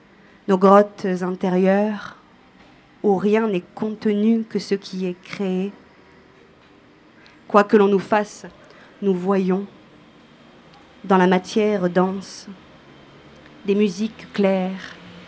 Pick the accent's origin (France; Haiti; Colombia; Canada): France; born there; first language French; langue maternelle, je suis née en France, j'ai appris le français. L'espagnol, je l'ai appris quand j'étais au lycée, j'avais 14-15 ans.